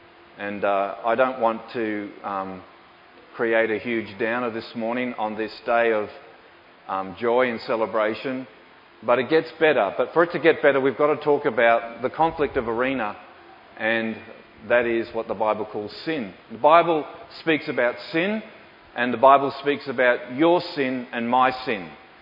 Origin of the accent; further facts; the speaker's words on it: Australia; born there; I was born here, I would say that I'm an Aussie. That's my nationality, really. I can only think of myself in terms of being an Australian. And there's only one language that I speak, and it's not English, it's Australian.